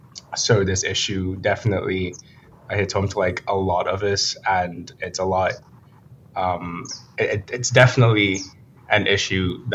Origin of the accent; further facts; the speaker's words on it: Malaysia; I grew up in Malaysia, which is a really tropical country in Southeast Asia. And I went to an international school